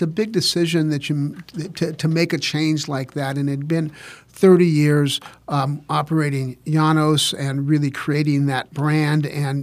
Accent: California, United States; I'm from California, so I was ready.

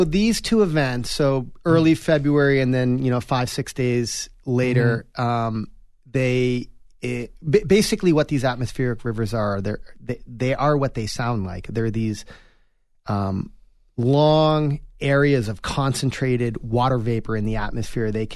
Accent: Northeast, United States; So I grew up in the Northeast, grew up skied ever since two. And you know, I found myself living in the desert

